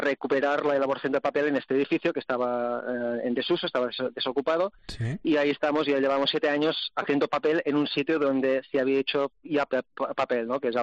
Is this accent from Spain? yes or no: yes; Catalonia, Spain; Somos catalanes, pero buenas personas, ¿eh?